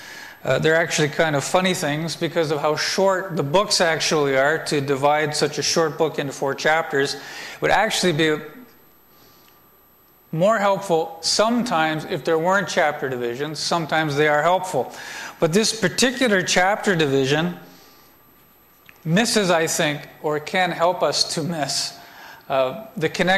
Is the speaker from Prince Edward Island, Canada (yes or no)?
no; Markham, Ontario, Canada; Is that what you call people when we're from Markham? Markhamites?